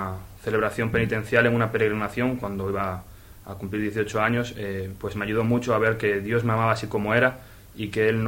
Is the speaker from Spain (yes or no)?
yes; Vigo, Galicia, Spain; soy de Vigo, aquí cerquita, y yo pertenezco desde pequeño a una comunidad neocatecumenal.